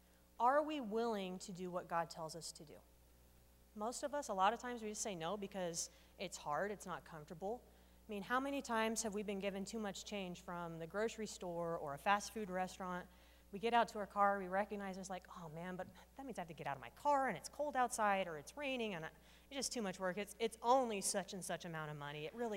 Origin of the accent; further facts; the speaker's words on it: United States; And as a kid growing up in America, I can say that, honestly